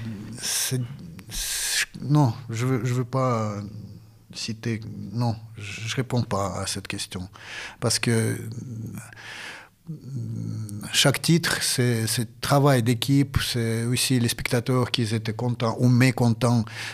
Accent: Chelyabinsk, Chelyabinsk Oblast, Russia; born there; French is a second language; moved away; C'est vrai, je suis né à l'Oural, à Tchelyabinsk.

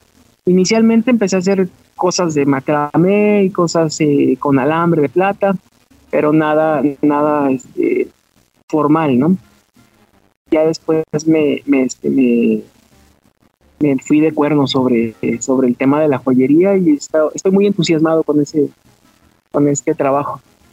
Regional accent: Irapuato, Guanajuato, Mexico; born there; Yo nací en la ciudad de Irapuato. Yo sí soy del estado de Guanajuato. Y bueno, pues aquí yo me vine a vivir a Guanajuato capital precisamente por La Plata.

